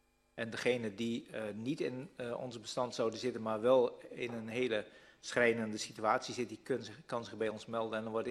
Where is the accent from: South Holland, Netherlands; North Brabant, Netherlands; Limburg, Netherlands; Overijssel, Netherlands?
South Holland, Netherlands; Katwijk; ik kom uit Katwijk zoals u weet